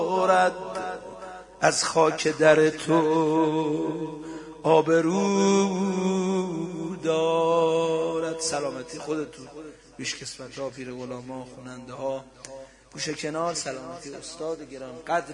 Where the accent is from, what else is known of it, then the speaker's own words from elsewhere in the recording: Qom, Iran; ما بچه قمیم ما در پناه این خانم داریم زندگی میکنیم افتخارم میکنیم هر کجای دنیا میریم میفهمن قمی هستیم